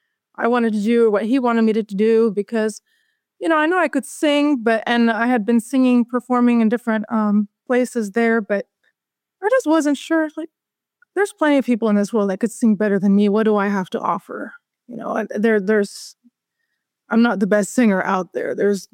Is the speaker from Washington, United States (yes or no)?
no; Chattanooga, Tennessee, United States; Well, I am from Chattanooga, Tennessee, and I've lived here for quite a while.